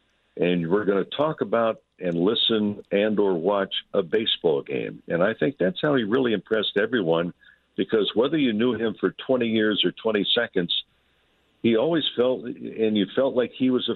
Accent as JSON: {"language": "English", "town": "Santa Monica", "region": "California", "country": "United States", "tie": "born or raised there", "said": "Growing up in Santa Monica, when the Dodgers first came out, I was already attracted to the game of baseball."}